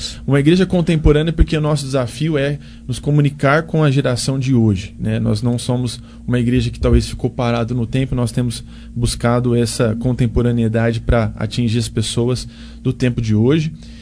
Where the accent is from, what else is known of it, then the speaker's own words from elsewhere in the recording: Jaboticabal, São Paulo, Brazil; Também de Jaboticabal.